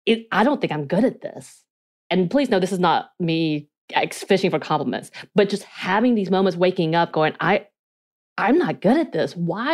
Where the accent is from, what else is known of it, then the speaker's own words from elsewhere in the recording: Georgia, United States; accent: North Georgia mountain; I then had a North Georgia mountain accent on top of my Korean accent, which helped develop my pronunciation inabilities